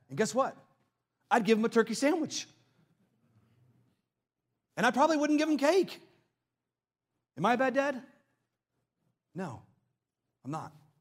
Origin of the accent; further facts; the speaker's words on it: Richardson, Texas, United States; Like, I'm from Richardson. There's no water in Richardson.